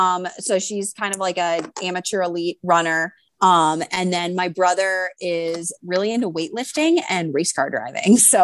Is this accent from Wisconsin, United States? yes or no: yes; Wisconsin, United States; So yes, I would say that I owe a lot to just my diet growing up in Wisconsin.